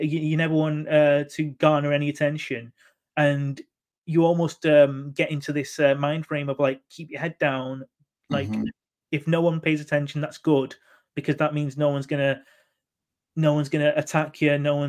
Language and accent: English; Manchester, North West England, United Kingdom; I had Pakistani heritage and I was proud of that Pakistani heritage, but I was Mancunian. I was born in Manchester. I'm Mancunian. And like, I grew up with that sense.